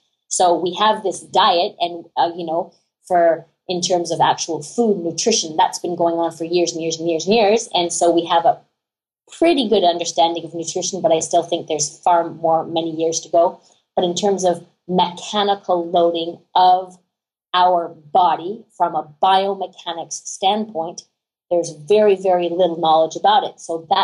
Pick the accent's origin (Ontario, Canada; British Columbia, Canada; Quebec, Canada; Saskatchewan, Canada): Ontario, Canada; Ottawa; Like I had an amazing time growing up in Ottawa.